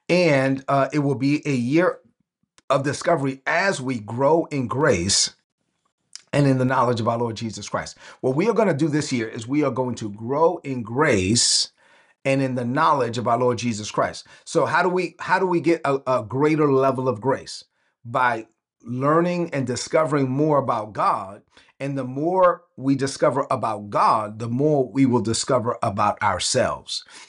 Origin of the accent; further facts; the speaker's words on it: Brooklyn, New York, United States; I'm from Brooklyn, I let everybody know it, and I cursed every third word.